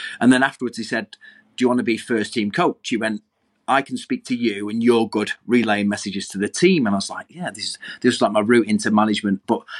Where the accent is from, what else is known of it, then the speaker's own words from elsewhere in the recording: Stockport, North West England, United Kingdom; weirdly enough, I'm from Stockport, but there's a group of friends